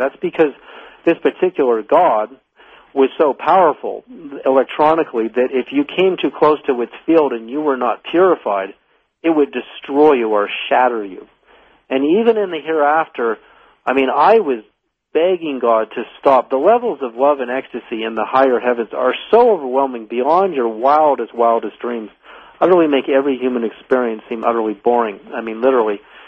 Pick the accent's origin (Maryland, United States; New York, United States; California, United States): California, United States; Berkeley; also born or lived in Edmonton, Canada; I grew up in the 60s in Berkeley, California, when our family moved from Edmonton, Alberta, Canada, so I'm Canadian by birth.